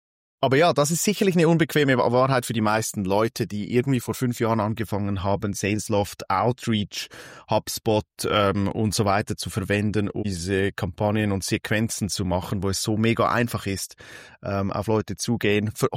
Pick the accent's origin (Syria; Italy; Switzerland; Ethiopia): Switzerland; ich bin aus der Schweiz